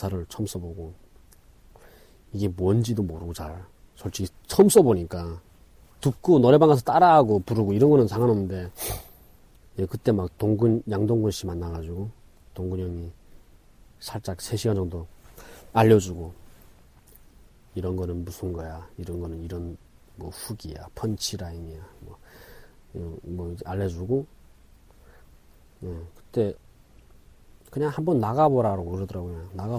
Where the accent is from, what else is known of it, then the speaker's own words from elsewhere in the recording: Wonsong, North Hamgyong, North Korea; now in South Korea; 함경북도 원성에서 왔지 거기가 어딘지 아니